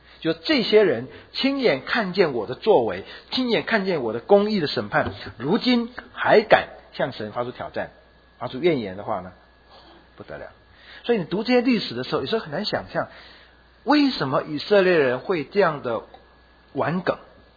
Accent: China; 所以看到那些都是我们中国人很熟悉也很好吃的

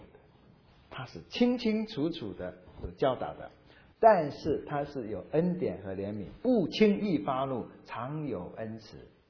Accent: China; 我们中国人有很多啊。

